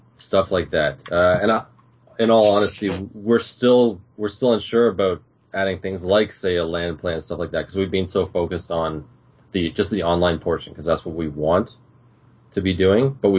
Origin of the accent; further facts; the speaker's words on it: Canada; Because being Canadian